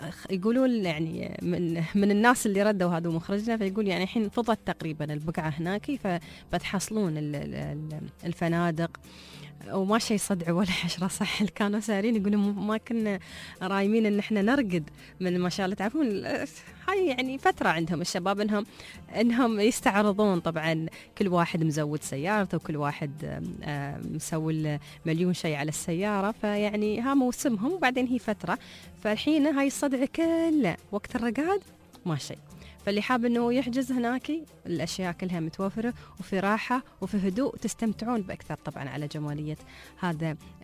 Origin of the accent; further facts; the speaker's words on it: United Arab Emirates; عندنا في الإمارات